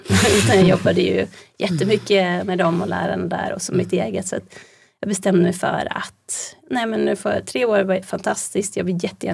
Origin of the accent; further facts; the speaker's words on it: Stockholm, Stockholm County, Sweden; now in Gothenburg, Sweden; jag är från Stockholm, bor i Göteborg egentligen.